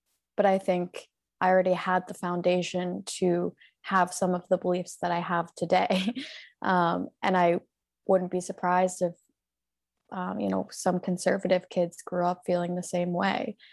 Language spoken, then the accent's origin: English; Pennsylvania, United States; I think I am American, so this statement kind of resonates with me. I think, well, I was born in Pennsylvania and grew up in Pennsylvania, which is a swing state.